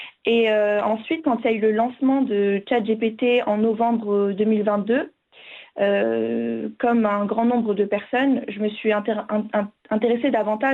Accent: United Arab Emirates; also born or lived in France; même si je suis née en France et que j'ai grandi aux Émirats, je me suis toujours sentie marocaine et je suis très fière de l'être.

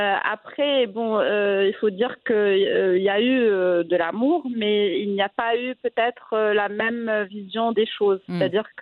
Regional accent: Rabat, Rabat-Salé-Kénitra, Morocco; j'ai grandi à Rabat, qui est une société qui est complètement différente du Sud.

